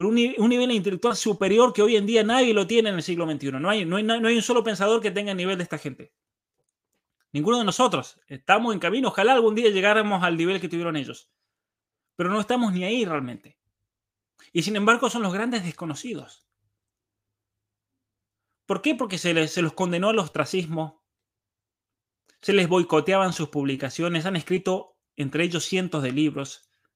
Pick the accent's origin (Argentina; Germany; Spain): Argentina; En mi caso, pues yo soy argentino